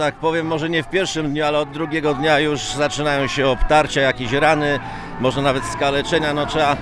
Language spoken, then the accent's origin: Polish; Krotoszyn, Greater Poland Voivodeship, Poland; Tak, jestem z Krotoszyna, jestem z wykształcenia farmaceutą